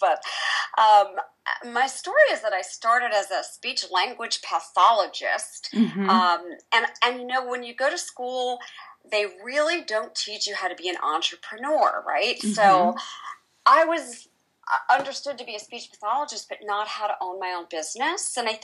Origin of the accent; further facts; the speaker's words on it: East Coast, United States; now in Midwest, United States; I grew up on the East Coast, and I now moved to the Midwest as my husband had gotten a job there.